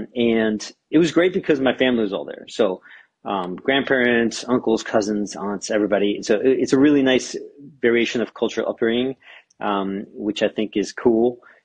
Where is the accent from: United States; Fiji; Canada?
United States; Springfield, Missouri; born there; So Springfield, Missouri, which is like, I think every state in America has a Springfield, but right. I was born in Springfield, Missouri.